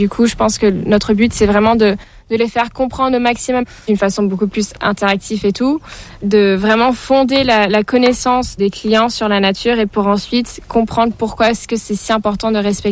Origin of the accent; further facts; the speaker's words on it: Hong Kong; J'étais née à Hong Kong et j'ai grandi à Hong Kong. Donc ma mère, elle vient d'Hong Kong et puis mon père, il vient de France.